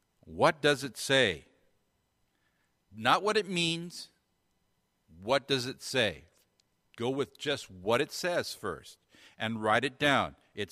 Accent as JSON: {"language": "English", "country": "United States", "said": "I'm an American, so I tend to see things from that perspective."}